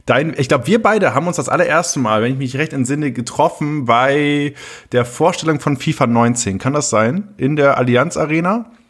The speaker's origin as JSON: {"language": "German", "town": "Oldenburg", "region": "Lower Saxony", "country": "Germany", "tie": "born or raised there", "said": "weil Oldenburg ist halt so meine Heimat, ne?"}